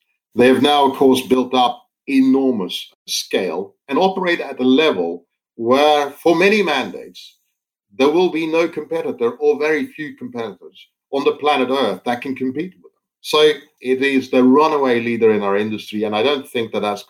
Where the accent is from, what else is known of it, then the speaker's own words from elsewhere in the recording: Netherlands; When I grew up in the Netherlands, Robeco was almost a monopolist in the country.